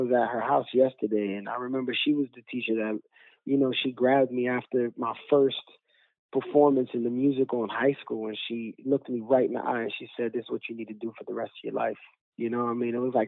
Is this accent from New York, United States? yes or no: yes; Brooklyn, New York, United States; You know, I grew up in Bushwick.